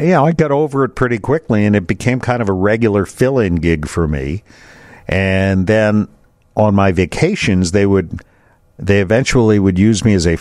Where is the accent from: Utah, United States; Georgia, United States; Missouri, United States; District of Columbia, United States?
District of Columbia, United States; Washington; I got offered a job back in Washington, which was my hometown, and my folks still live there.